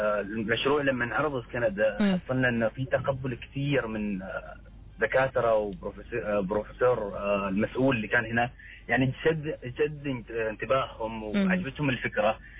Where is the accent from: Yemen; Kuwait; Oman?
Oman; نحن عندنا في عمان